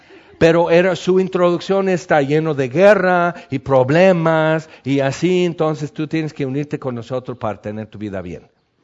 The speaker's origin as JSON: {"language": "Spanish", "region": "California", "country": "United States", "said": "Hace muchos años, yo tenía como 13 años, era un marzo, me acuerdo, en California, de donde yo soy"}